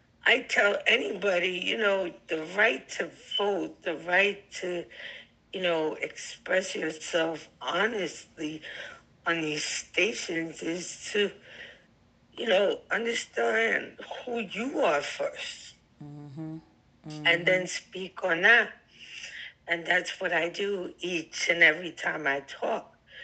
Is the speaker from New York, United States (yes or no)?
yes; New York, United States; I'm a New Yorker. We're mean.